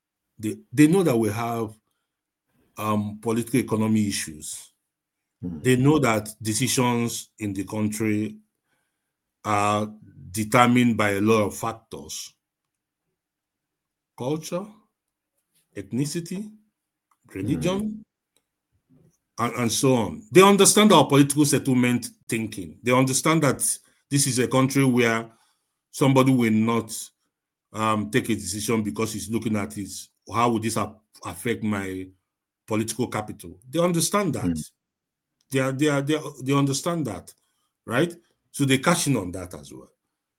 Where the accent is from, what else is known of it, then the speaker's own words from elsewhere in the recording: Nigeria; I'm not saying it because I'm a Nigerian